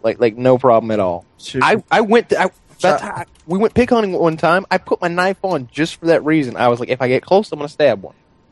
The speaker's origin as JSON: {"language": "English", "region": "the South", "country": "United States", "said": "Dude, I'm from the South, but not like that."}